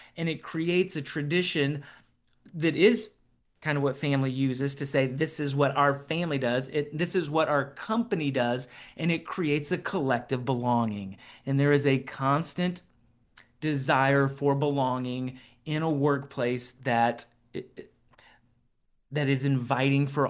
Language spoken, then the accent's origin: English; Ohio, United States; Well, that's the beauty of being born and raised in Ohio.